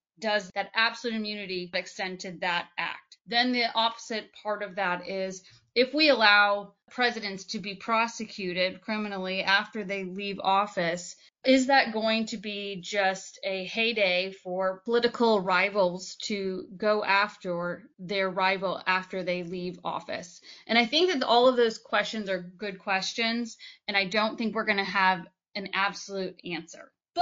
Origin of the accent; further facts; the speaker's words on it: Iowa, United States; now in Kentucky, United States; I'm initially from Iowa.